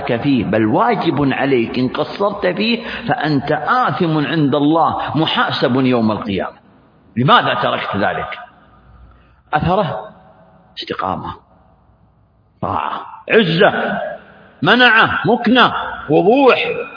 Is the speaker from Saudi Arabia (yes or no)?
yes; Saudi Arabia; عندنا في المملكة العربية السعودية